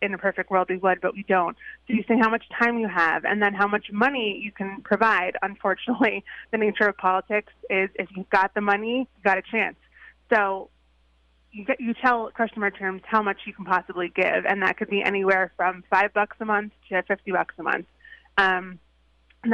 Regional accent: New York, United States; I mean, I grew up on Long Island.

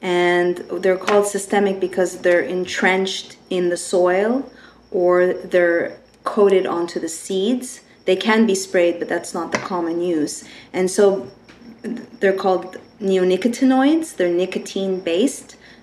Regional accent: Canada; And I, as a Canadian, being raised with health insurance and finding out that I wasn't covered

